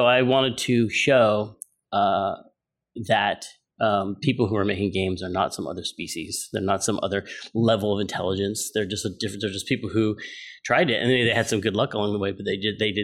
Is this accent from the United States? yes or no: yes; Sonoma, California, United States; I worked at my hometown of Sonoma had a computer store